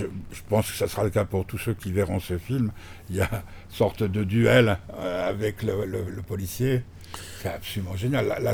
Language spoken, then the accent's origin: French; Geneva, Switzerland; also born or lived in Nice; Moi, je suis genevois, comme je vous le disais, mais j'ai vécu très longtemps à Nice